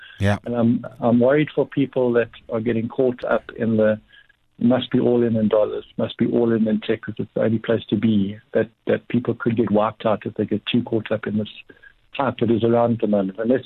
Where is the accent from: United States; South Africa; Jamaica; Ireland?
South Africa; so much emotion being South African, so much hype about this new world stuff